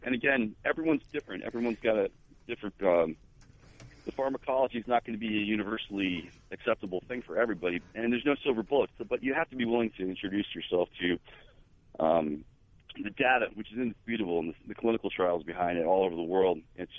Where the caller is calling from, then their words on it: Missouri, United States; I'm calling from Missouri, just at home.